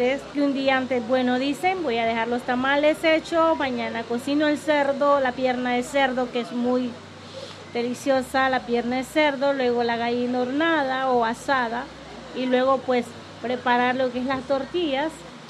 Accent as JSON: {"language": "Spanish", "region": "Choluteca", "country": "Honduras", "tie": "born there", "also_born_or_lived": "San Pedro Sula", "said": "como yo en mi propio país tuve que emigrar de una ciudad a otra, mi ciudad natal, que es Choluteca, mi amada Choluteca, pero luego tuve que emigrar a San Pedro Sula, donde viví muchísimos años, 14 años"}